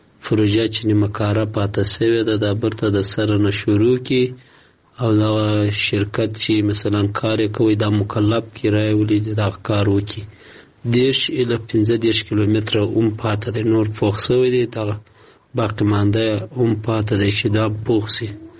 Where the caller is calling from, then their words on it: Herat, Afghanistan; د هرات میاړی کنی وده ده